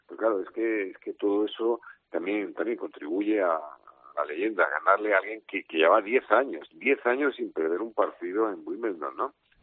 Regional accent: Region of Murcia, Spain; cuando nos preguntan de dónde somos a los murcianos, siempre tenemos que decir nosotros somos de donde Carlos Alcaraz.

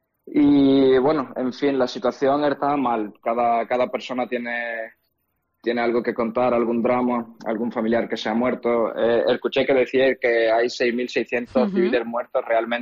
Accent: Ukraine; Spanish is a second language; now in Huelva, Spain; Yo sí, soy ucraniana.

